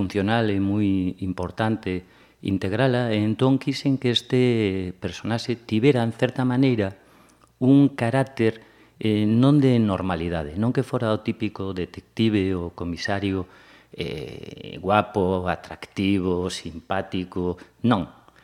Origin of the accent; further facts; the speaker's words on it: O Porriño, Galicia, Spain; also born or lived in Pontevedra; eu son de Porriño de toda a vida, de Pontevedra de toda a vida, e como veraneo moitas veces en Porto Novo, de Porto Novo de toda a vida